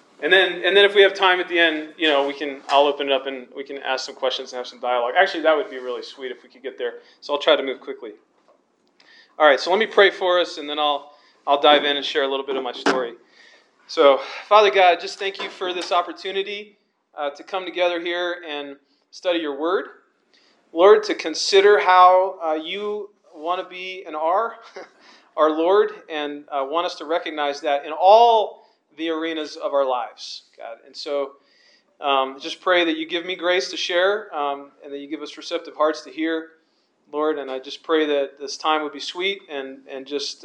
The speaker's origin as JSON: {"language": "English", "region": "Maryland", "country": "United States", "tie": "born or raised there", "said": "So I grew up in Maryland. My dad was a project manager, and he worked for companies that had contracts with the Navy."}